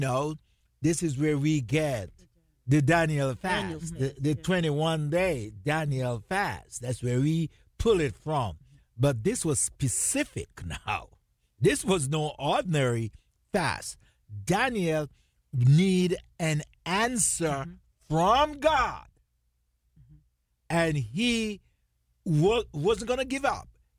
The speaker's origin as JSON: {"language": "English", "country": "Jamaica", "accent": "Jamaican", "said": "You guys just put up with my Jamaican accent and Diane American accent."}